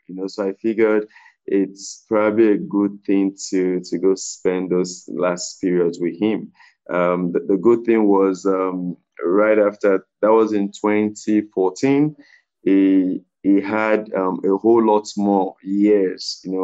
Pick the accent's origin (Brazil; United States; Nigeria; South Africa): Nigeria; Lagos; born there; moved away as an adult; also born or lived in Canada; I was born in Lagos, Nigeria.